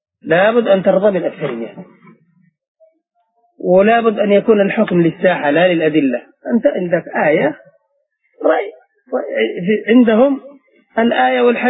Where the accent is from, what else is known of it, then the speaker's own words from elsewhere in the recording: Yemen; يكون المصنع أو يلغى عندنا في اليمن